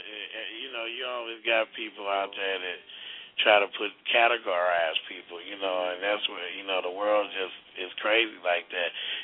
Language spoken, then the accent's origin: English; St. Louis, Missouri, United States; in my hometown, St. Louis, Missouri.